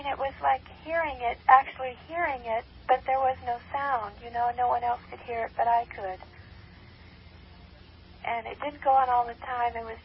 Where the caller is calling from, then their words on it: California, United States; The west side off of Sepulveda and Rose or Overland area.